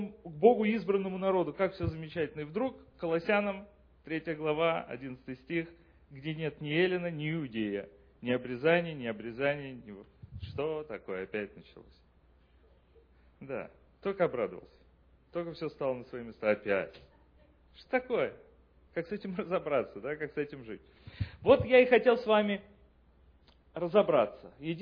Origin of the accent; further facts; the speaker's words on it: Moscow, Russia; born there; Вот я лично родился в Москве, да, и всю свою дорогу я страдал от антисемитизма.